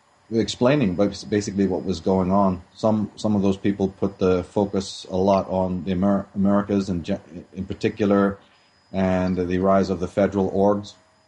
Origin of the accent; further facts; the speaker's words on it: Ireland; being Irish, we know all about colonialization